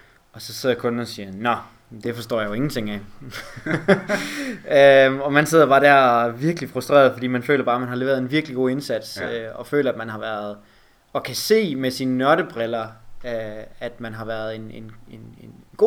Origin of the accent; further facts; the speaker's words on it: Region of Southern Denmark, Denmark; Er fra Sønderjylland.